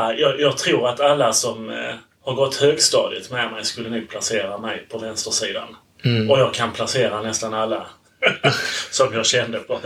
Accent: Munka Ljungby, Skåne, Sweden; Jag är ju uppväxt i Munka Ljungby utanför Ängelholm och hade rätt så nära till Klippan.

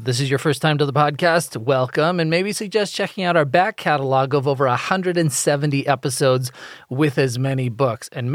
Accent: California, United States; But as a Californian, I often think back on what might have happened

